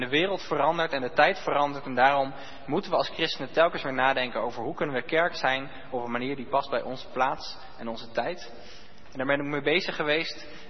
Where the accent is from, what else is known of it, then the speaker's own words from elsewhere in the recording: Ede, Gelderland, Netherlands; now in Utrecht, Netherlands; Ja, ik kom uit Ede. Daar ben ik eigenlijk geboren en getogen. En toen ik ging studeren ben ik naar Utrecht verhuisd, maar ik ben dus in Ede opgegroeid. Ook in een Nederlands gereformeerde kerk.